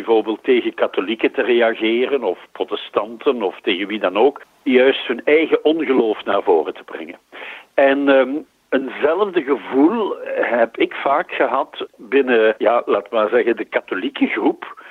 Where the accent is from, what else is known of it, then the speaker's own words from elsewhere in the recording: Genk, Limburg, Belgium; born there; Ik ben geboren in Genk in Limburg, 1955.